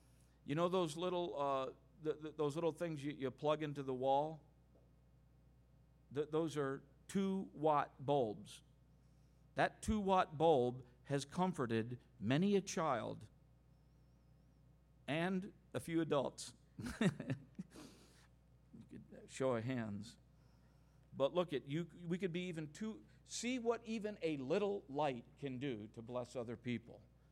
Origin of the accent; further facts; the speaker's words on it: Manila, Metro Manila, Philippines; I remember where I grew up in Manila